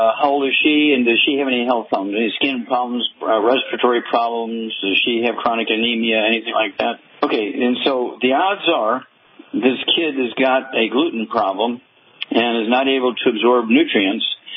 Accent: Missouri, United States; Let's go to Missouri, my home state, Missouri.

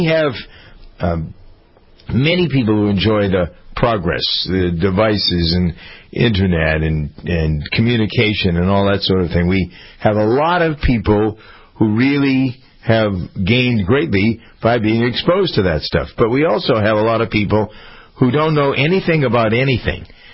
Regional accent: United States; Well, I'm an American.

